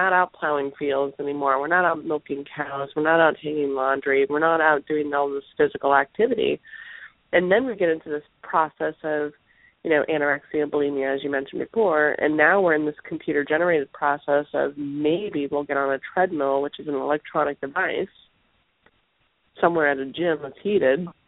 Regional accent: the South, United States; And I grew up in the South, and everything was Crisco.

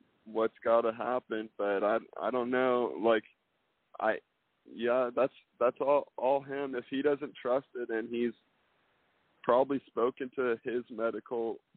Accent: Dallas, Texas, United States; even the Mavericks at my hometown team

